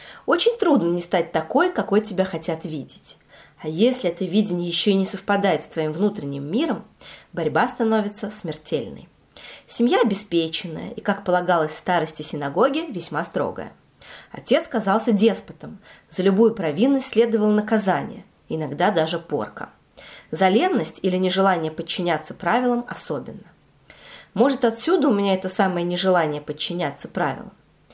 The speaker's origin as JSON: {"language": "Russian", "town": "Taganrog", "region": "Rostov Oblast", "country": "Russia", "tie": "born there", "said": "Но родила не в Москве, а в Таганроге. Замечательный город. К тому же быть землячкой Чехова почетно."}